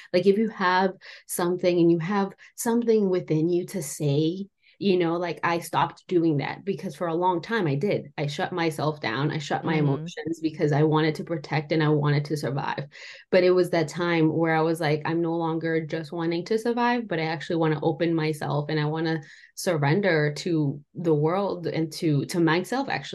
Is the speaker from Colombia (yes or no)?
yes; Colombia; English is a second language; So when I grew up in Colombia, so I was born in Colombia, I grew up in Colombia